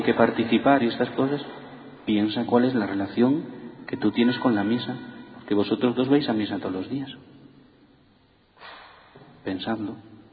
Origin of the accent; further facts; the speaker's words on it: Spain; como los españoles somos tan machos, no nos podemos besar entre los hombres